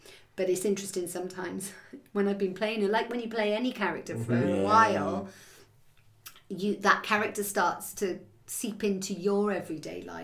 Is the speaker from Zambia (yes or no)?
no; Wales, United Kingdom; accent: Welsh; I mean, I know I am Welsh, and I know that I do sound Welsh, especially when I've had a few wines or I'm angry. But generally, day to day, my accent's always been there, but it's softer.